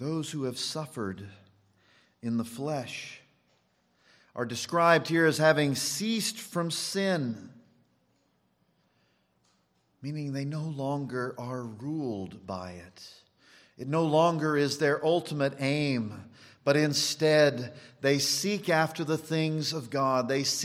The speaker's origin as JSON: {"language": "English", "country": "United States", "tie": "born or raised there", "said": "It certainly isn't how we were raised here in America, to be independent, to be individualistic, to be self-determinate."}